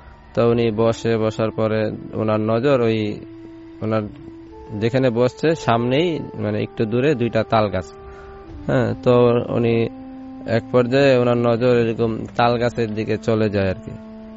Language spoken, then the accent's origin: Bangla; Brahmanbaria, Chittagong Division, Bangladesh; now in Dhaka, Bangladesh; আমি ঢাকা খিলগা থেকে আসছি … আমি খিলগাতেই থাকি অনেকদিন যাবৎ, আমার হোম ডিস্ট্রিক্ট হচ্ছে বিবারিয়া।